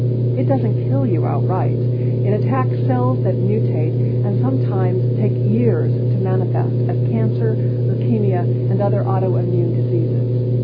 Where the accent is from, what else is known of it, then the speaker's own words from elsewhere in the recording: Salt Lake City, Utah, United States; As a child growing up in Salt Lake City, I was under the clouds from atomic testing.